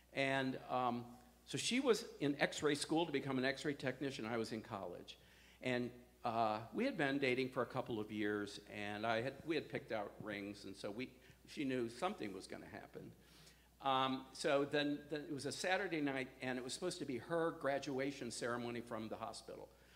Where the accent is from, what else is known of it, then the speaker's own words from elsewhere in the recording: Detroit, Michigan, United States; So we grew up in Detroit, in very different neighborhoods and very different cultural backgrounds.